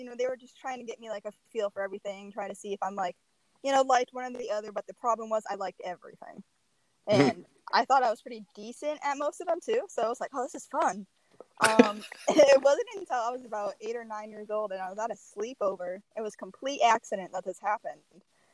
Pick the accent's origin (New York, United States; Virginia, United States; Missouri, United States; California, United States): New York, United States; Rochester; Yeah. So I am born and raised in Rochester, New York.